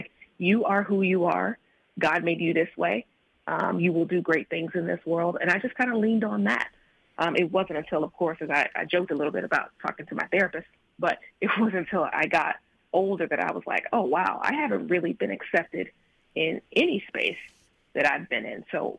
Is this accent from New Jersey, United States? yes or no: no; Alabama, United States; growing up in Alabama, the Bible Belt, the daughter of a preacher, or the granddaughter of a preacher, the daughter of a women's minister